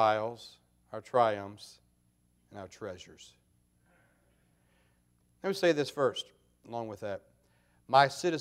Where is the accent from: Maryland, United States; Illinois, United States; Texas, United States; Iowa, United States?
Maryland, United States; When I grew up down in Maryland, all the local churches would have